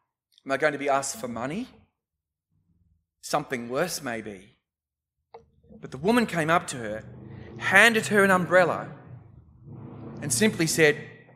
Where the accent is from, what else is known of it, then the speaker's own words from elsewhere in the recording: Newtown, New South Wales, Australia; When I was growing up in Newtown, everyone knew about the block on Everleigh Street near Redfern Station.